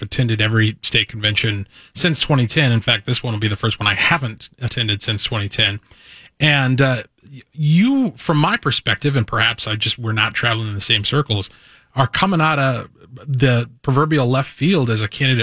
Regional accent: Cottage Grove, Minnesota, United States; also born or lived in Michigan; I grew up in Cottage Grove.

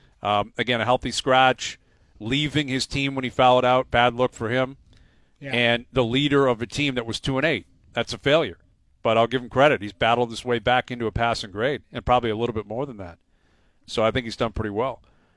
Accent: Canada; We're Canadian.

